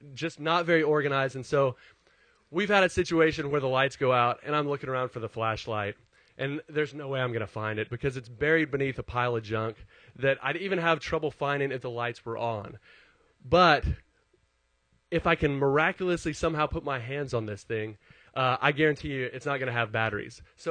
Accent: Dallas, Texas, United States; now in Austin, United States; I'm originally from Dallas and I moved down here in about 2003.

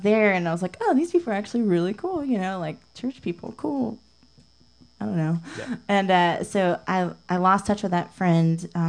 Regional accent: Statesboro, Georgia, United States; little town called Statesboro, Georgia. It's right outside Savannah. And when a lot of people say, "Oh, where are you from?" I'm from Georgia.

